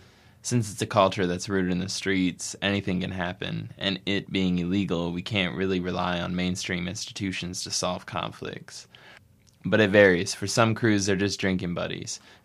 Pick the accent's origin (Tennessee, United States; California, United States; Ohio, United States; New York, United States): California, United States; All the people involved in this project at this time are born and raised in the Bay Area.